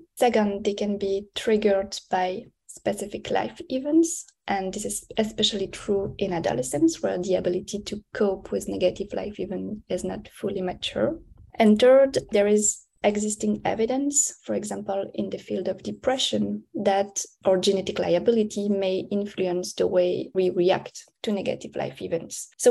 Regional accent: Belgium; English is a second language; moved away as an adult; now in United States; I come from Belgium, where I did a master in clinical psychology and a PhD in neuropsychology. And I moved to the US in 2019 to pursue my postdoc.

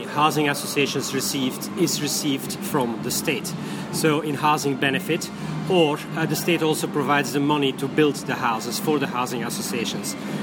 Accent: Belgium; now in London, United Kingdom; I'm an immigrant from Belgium. I arrived in the UK in 1994, and I've lived here ever since in central London.

